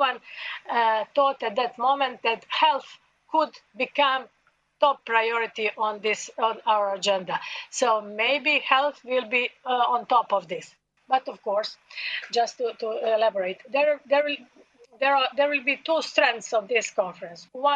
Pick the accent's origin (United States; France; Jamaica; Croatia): Croatia; Dubrovnik, Dubrovnik-Neretva County; English is a second language; start from Dubrovnik, from my hometown, because at that time Croatia was had the presidency of European Union